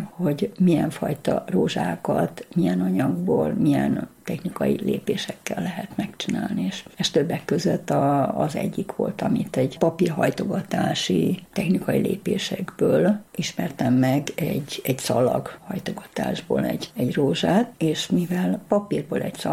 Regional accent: Budapest, Hungary; Budapesten születtem, itt nevelkedtem, 12. kerületben

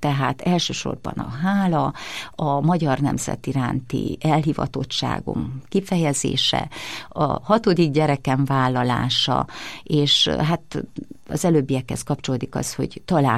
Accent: Hungary; Én egy nagyon, nagyon büszke vagyok én arra, hogy magyarnak születtem

